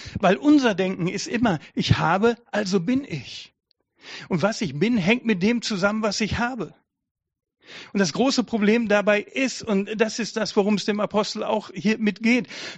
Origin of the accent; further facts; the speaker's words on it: North Rhine-Westphalia, Germany; Meine Eltern waren Deutsche, also bin ich Deutscher. Ich bin Nordrhein-Westfale. Also aus dem Sauerland, also Nähe Sauerland, denen sagt man nach, dass sie eher so ein bisschen Sturköpfe sind.